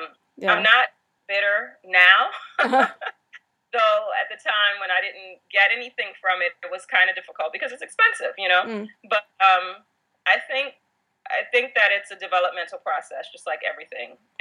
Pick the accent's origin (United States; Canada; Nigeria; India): United States; Wisconsin; I came from Wisconsin.